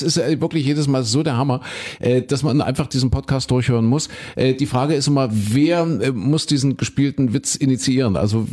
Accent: Germany; ich bin ja ein Kind der DDR, da wurde im Flugzeug noch geraucht.

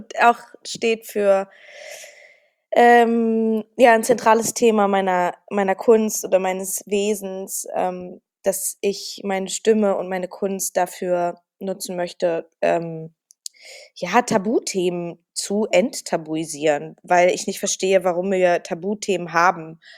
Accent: Berlin, Germany; Aber ich bin ja auch ein Berliner Mädel. Ich bin ja auch in Berlin geboren.

